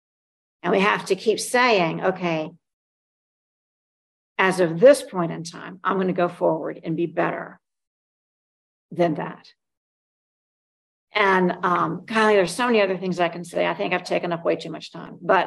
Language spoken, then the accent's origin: English; the South, United States; And I have I'm born and raised in the South. My father was born and comes from a long line of Methodist ministers from Georgia.